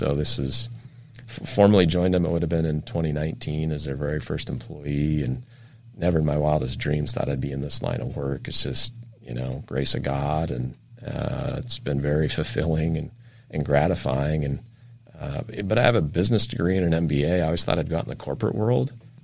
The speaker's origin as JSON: {"language": "English", "town": "Spokane", "region": "Washington", "country": "United States", "tie": "born or raised there", "lives_now": "San Diego, United States", "said": "No, I grew up in Spokane, Washington."}